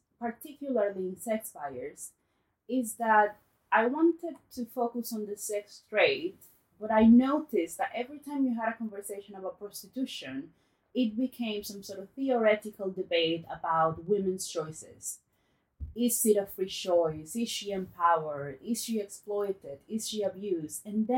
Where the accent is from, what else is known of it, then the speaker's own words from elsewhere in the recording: Santo Domingo, Dominican Republic; English is a second language; also born or lived in United States; I was born and raised in Santo Domingo in the Dominican Republic.